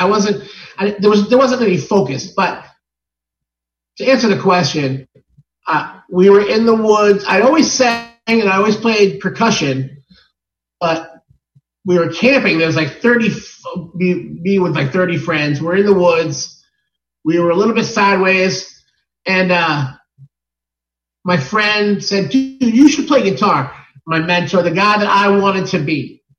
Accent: Brockton, Massachusetts, United States; now in Arizona, United States; No, I grew up in Massachusetts, Brockton, Mass.

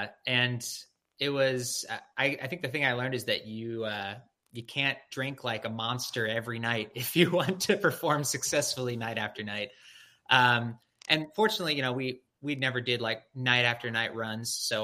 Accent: St. Louis, Missouri, United States; Yeah, so I grew up in St. Louis, Missouri. I grew up in Jewish summer camps.

